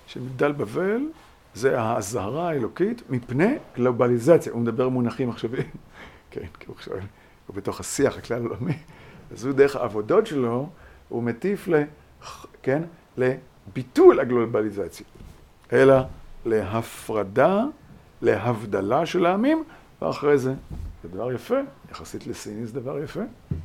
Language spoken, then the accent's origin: Hebrew; Kinneret, Northern District, Israel; also born or lived in Tiberias; אני גדלתי בקבוצת כנרת, שם נולדתי. נולדתי בית החולים הסקוטי בטבריה, כן? הביאו אותי לקיבוץ בגיל אפס, גדלתי שם, עד גיל 25 הייתי שם.